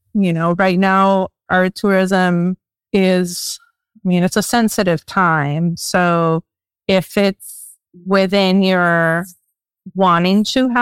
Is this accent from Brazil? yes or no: yes; Brazil; also born or lived in Argentina; I was born in Argentina and raised in Brazil.